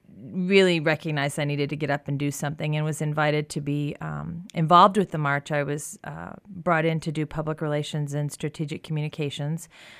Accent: Colorado, United States; I grew up in Colorado. I was born in Colorado and grew up in Jefferson County, North Jefferson County, actually.

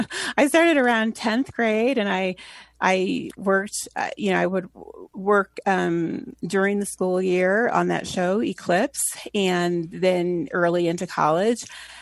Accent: Boulder, Colorado, United States; when I was growing up in Boulder, I'm just very fortunate that the school system and the community has great resources and art resources and musical resources.

